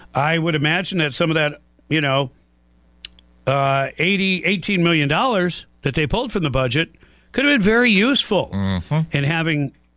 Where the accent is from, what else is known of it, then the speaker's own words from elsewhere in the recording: Louisiana, United States; I'm from Louisiana. We're prone to that.